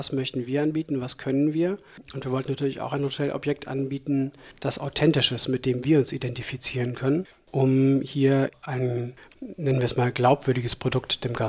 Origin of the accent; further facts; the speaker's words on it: Darmstadt, Hesse, Germany; also born or lived in Frankfurt; Ich bin Südhesse, aufgewachsen in Darmstadt, lange in Frankfurt gewesen